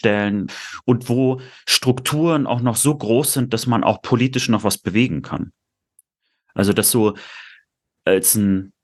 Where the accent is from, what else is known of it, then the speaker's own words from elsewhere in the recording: Rostock, Mecklenburg-Vorpommern, Germany; ich brenne ja auch immer noch für meine Heimat. Ich nenne mich häufiger auch Lokalpatriot. Ne? Ich interessiere mich dafür, ob FC Hansa Rostock aufsteigt. Bin kein Fußballfan, aber freue mich sozusagen für Rostock